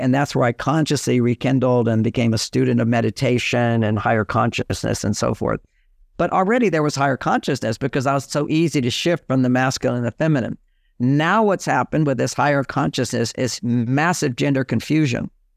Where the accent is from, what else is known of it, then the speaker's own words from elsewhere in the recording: Houston, Texas, United States; Houston, Texas, I'm a Texan, I'm a cowboy, you know, all these things.